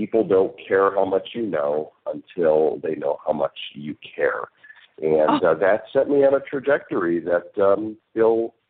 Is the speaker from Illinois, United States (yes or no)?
yes; Illinois, United States; born there; I was born in the Chicago suburbs back in 1964.